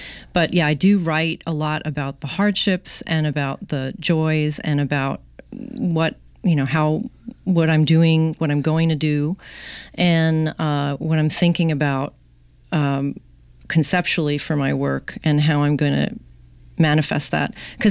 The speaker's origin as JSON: {"language": "English", "town": "Jersey City", "region": "New Jersey", "country": "United States", "moved": "yes", "said": "No, I'm from Jersey City."}